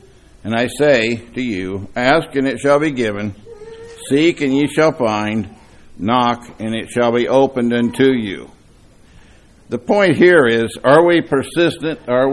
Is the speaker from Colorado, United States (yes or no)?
yes; Denver, Colorado, United States; also born or lived in Kansas; I grew up in Denver. I don't know if people know. I was born in Kansas, raised in Denver.